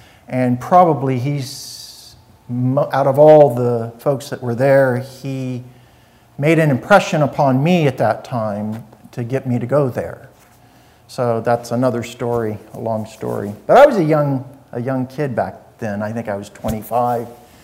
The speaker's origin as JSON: {"language": "English", "town": "Bradenton", "region": "Florida", "country": "United States", "tie": "born or raised there", "moved": "yes", "said": "I grew up in Bradenton, Florida. And so I'm an original Floridian, or as we say, cracker."}